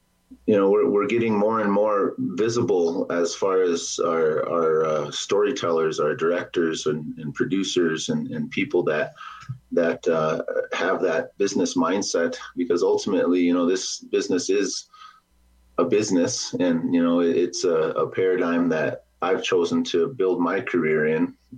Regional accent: Lower Brule, South Dakota, United States; also born or lived in Pierre / Aberdeen; I'm just a boy from the reservation too. I grew up in Lower Brule and moved off the reservation after in the fifth and sixth grade. And I grew up in Pierre, and then I moved to Aberdeen, South Dakota

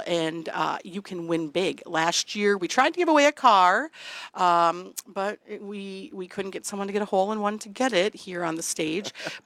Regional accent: Wisconsin, United States; You know? I'd be like, "Well, I'm from Wisconsin."

